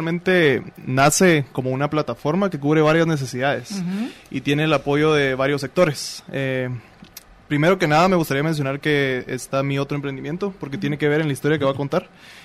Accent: Antigua Guatemala, Sacatepéquez, Guatemala; Así es, yo crecí en la Antigua y estudié.

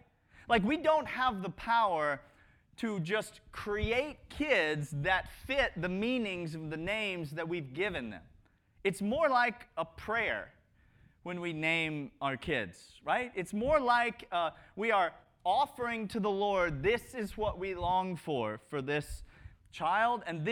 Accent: Georgia, United States; born there; I was born in Georgia.

